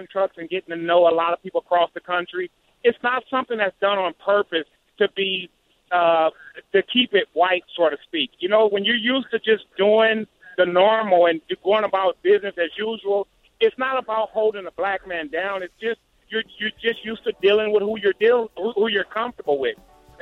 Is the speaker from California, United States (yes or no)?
yes; Compton, California, United States; I'm a kid from Compton. I'm a truck driver now.